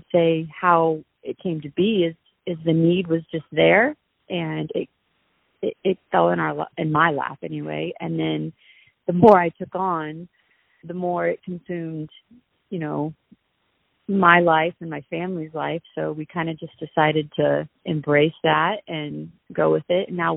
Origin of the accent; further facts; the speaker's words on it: Council Grove, Kansas, United States; also born or lived in Houston, Texas / Germany; I was born in Houston, Texas, and raised in Council Grove, Kansas, small town, and moved to Germany for a few years while my husband was in the service. And now we're back in our hometown